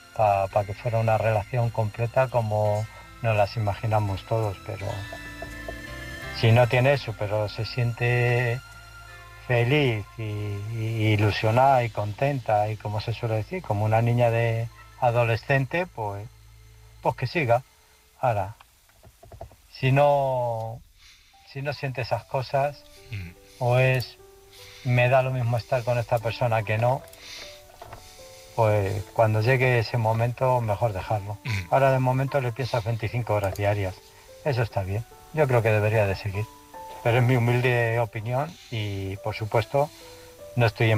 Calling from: Illescas, Castilla-La Mancha, Spain; de Illescas. Me estoy volviendo a aficionar a mandar audios.

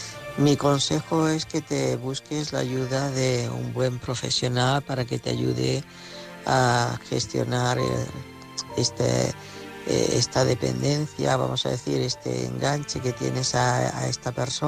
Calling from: Girona, Catalonia, Spain; corresponsal de Girona.

